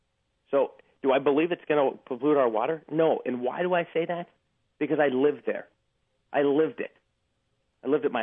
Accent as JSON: {"language": "English", "region": "Minnesota", "country": "United States", "tie": "born or raised there", "said": "I grew up in the Iron Range of Minnesota. I grew up there. I lived there."}